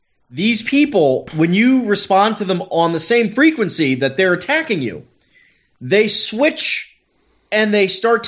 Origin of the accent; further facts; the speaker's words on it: New York, United States; Well, that's because we're from New York and we got some of that Jew stink on us.